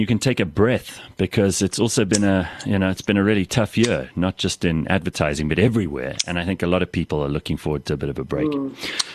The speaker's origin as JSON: {"language": "English", "country": "South Africa", "said": "those things about being South African that make us good, bad, and ugly, and coming to terms with those things"}